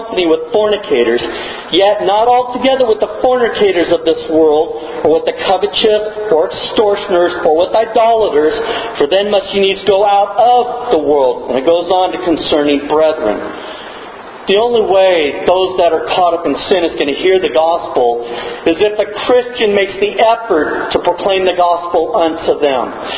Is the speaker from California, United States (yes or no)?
yes; California, United States; now in South Carolina, United States; I grew up in California. I had black friends.